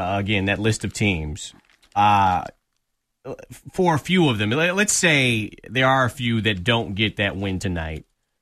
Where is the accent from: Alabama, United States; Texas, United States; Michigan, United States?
Michigan, United States; Detroit; I'm from Detroit's West Side.